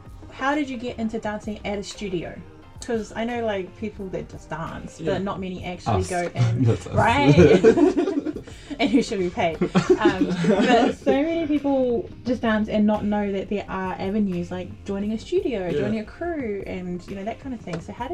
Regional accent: New Zealand; Because I grew up in New Zealand, and straight away, just finding out about Request and Paris and the Palace and stuff

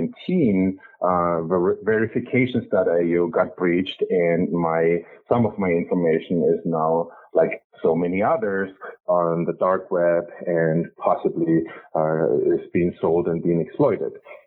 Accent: Munich, Bavaria, Germany; also born or lived in Baden-Baden; So I was born in Baden-Baden, Black Forest, but I was pretty much raised and grew up in Munich.

